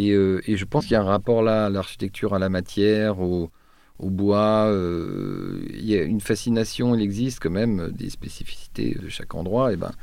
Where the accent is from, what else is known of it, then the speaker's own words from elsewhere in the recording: Troyes, Grand Est, France; quand j'ai grandi à Troyes, il y a donc pas mal d'années, la ville était repoussante